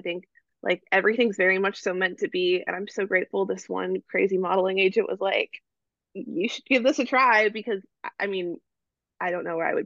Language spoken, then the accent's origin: English; Texas, United States; And so I'm from Texas and I went to college in Oklahoma at the University of Oklahoma.